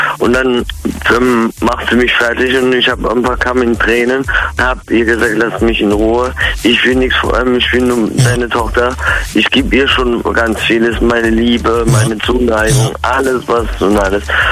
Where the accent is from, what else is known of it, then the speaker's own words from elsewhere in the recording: Hamburg, Germany; Ich komme aus Hamburg.